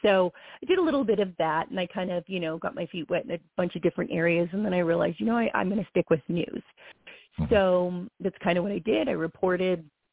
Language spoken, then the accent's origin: English; Los Angeles, California, United States; I'm originally from Los Angeles, so I was interning at a local station that used to cover a large part of Orange County.